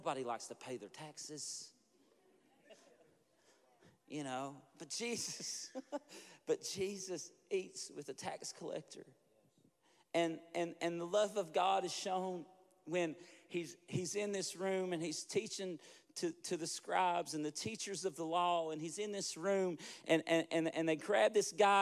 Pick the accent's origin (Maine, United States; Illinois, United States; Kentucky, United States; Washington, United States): Kentucky, United States; I mean, I'm from Kentucky, but Tennessee people talk funny too.